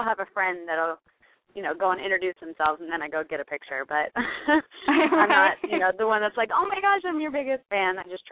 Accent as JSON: {"language": "English", "country": "Germany", "tie": "born or raised there", "said": "And I grew up in Germany, so I would love to go back to Europe and play there."}